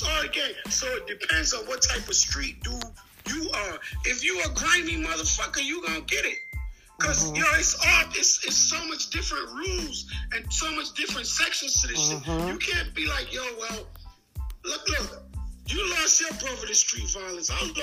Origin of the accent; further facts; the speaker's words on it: United States; I grew up in America.